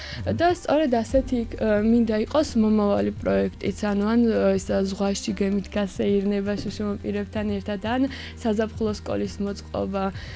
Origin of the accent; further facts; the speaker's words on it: Batumi, Adjara, Georgia; მაგრამ რახან ბათუმელი ვარ, ცოტა შოვინისტური აზროვნებით ვიხემძღვანელებ